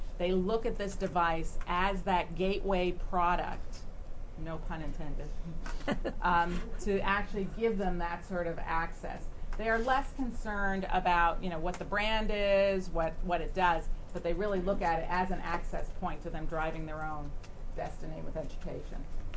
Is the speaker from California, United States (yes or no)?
yes; California, United States; But let's look, because I'm from California, so we like to look at the fault lines.